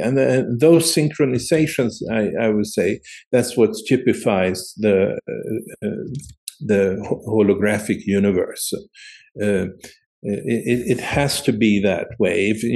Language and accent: English; Sweden; I've been to the Maya in Guatemala and seen what they call the tree of life, and I'm from Sweden.